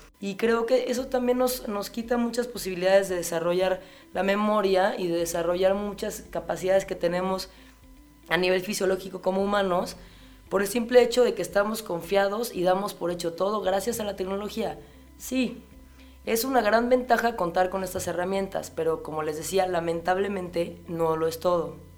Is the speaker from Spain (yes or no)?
no; Mexico City, Mexico; yo como ciudadana chilanga, que soy una eterna residente de aquí, de mero Chilangolandia